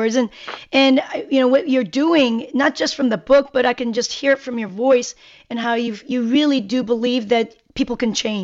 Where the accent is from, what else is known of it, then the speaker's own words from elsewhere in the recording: South Korea; I come from Korea